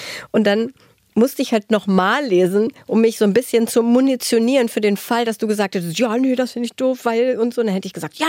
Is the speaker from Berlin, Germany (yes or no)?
no; Braunschweig, Lower Saxony, Germany; now in Hamburg, Germany; Übrigens, bei uns in Braunschweig hieß das immer Bücherei.